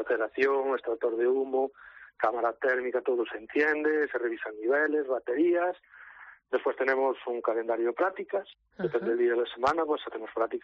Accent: Brión, Galicia, Spain; No, hay gente que la mayoría somos de Brión.

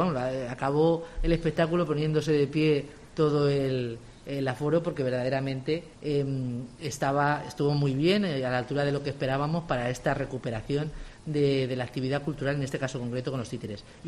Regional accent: Alcázar de San Juan, Castilla-La Mancha, Spain; siempre ha habido asentamientos en la zona de Alcázar de San Juan, porque somos el corazón de La Mancha

